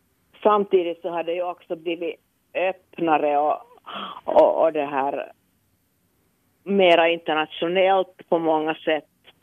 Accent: Helsinki, Uusimaa, Finland; flyttat lite utanför Helsingfors, men jag är där ganska mycket nog i alla fall, och jag har insett att det här är min hembygd. Det här är mitt hem.

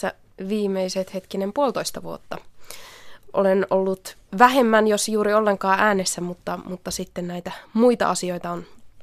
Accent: Kempele, North Ostrobothnia, Finland; mä olen kotoisin tuolta Oulun seudulta ja Kempeleestä

